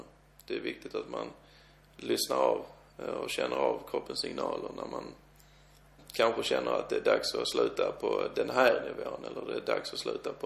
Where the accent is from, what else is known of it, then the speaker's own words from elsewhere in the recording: Helsingborg, Skåne, Sweden; jag är uppväxt i Helsingborg